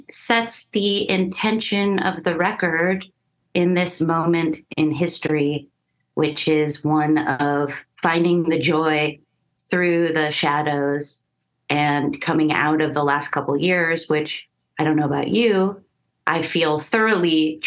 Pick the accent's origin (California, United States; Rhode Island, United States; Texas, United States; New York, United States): California, United States; also born or lived in Nashville; Well, the record was recorded in Nashville, where I live part-time. So I've adopted the y'all, although I'm from the San Fernando Valley, Southern California.